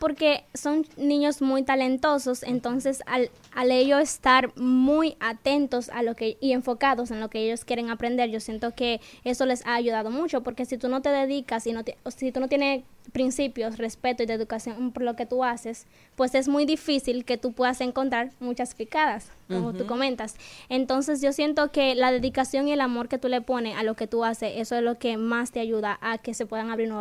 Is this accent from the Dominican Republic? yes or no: yes; Dominican Republic; es lo que me representa a mí como dominicana.